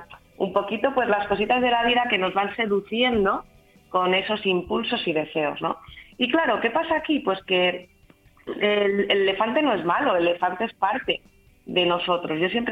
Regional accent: Benidorm, Valencian Community, Spain; como son las fiestas de mi pueblo en Benidorm la semana pasada

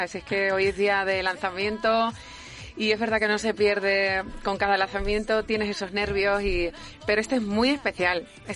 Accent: Valencia de Alcántara, Extremadura, Spain; Porque yo tengo mucho amor por mi tierra y por mi pueblo. Y sé la cantidad de cosas buenas que tiene mi pueblo

